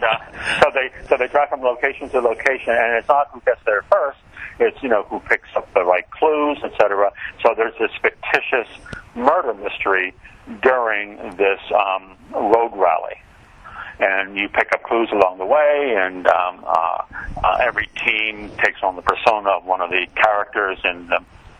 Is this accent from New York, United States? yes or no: no; Lancaster, Pennsylvania, United States; and so I was raised in Lancaster, Pennsylvania, half Italian and half Amish.